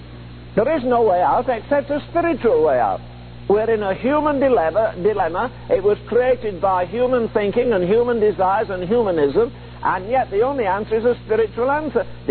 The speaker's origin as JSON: {"language": "English", "region": "England", "country": "United Kingdom", "said": "Not because I'm English"}